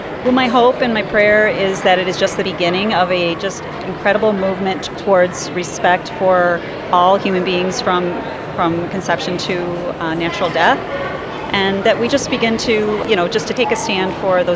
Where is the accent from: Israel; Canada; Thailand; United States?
United States; Waconia, Minnesota; I'm from Waconia, Minnesota.